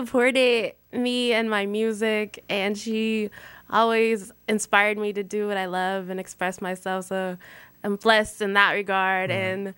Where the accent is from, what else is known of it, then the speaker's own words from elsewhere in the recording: San Pedro, California, United States; now in Long Beach, United States; San Pedro.